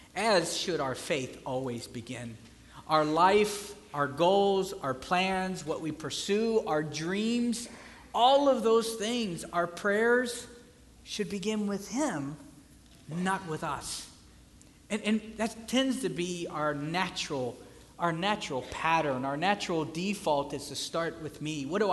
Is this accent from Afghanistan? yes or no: no; the South, United States; Now, I know here you guys say naked. I'm from the South. We say naked.